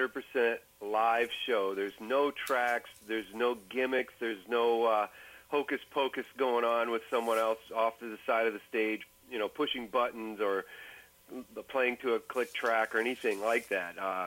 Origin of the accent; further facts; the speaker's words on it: Kokomo, Indiana, United States; born there; also born or lived in Nashville; And I was born in Kokomo, Indiana, and I have a lot of close ties with that state in Indiana.